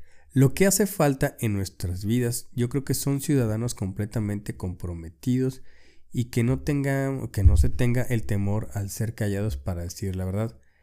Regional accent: Mexico; Nosotros como mexicanos hemos normalizado la violencia.

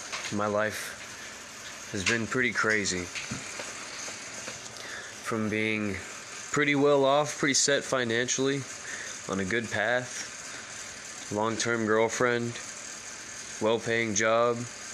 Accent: Florida, United States; she's the only family I have here in Tennessee, and I'm from Florida and don't really associate with the people around here

